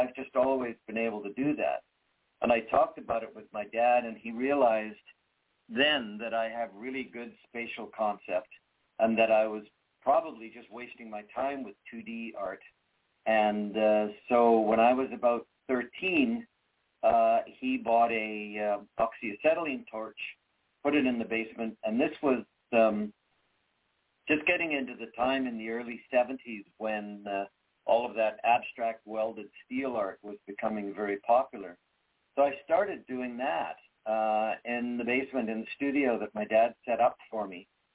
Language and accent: English; England, United Kingdom; born there; parents taught me to swim when I was 6 months old in London, England. I was born near London. And by the time I was five in 1963